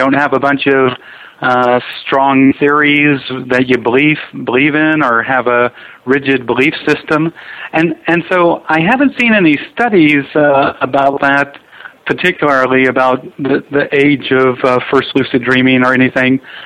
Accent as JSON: {"language": "English", "town": "Hutchinson", "region": "Kansas", "country": "United States", "tie": "born or raised there", "said": "I grew up in Hutchinson, Kansas, a town about 40 or 50,000 people out in the flat wheat prairie of Kansas, and really kind of a beautiful place to grow up"}